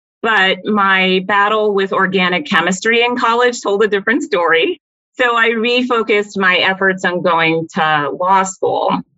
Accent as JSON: {"language": "English", "region": "South Carolina", "country": "United States", "tie": "born or raised there", "said": "Well, I grew up largely in South Carolina, where my dad is from, and I enjoyed growing up there. But by high school, I really wanted to leave the South."}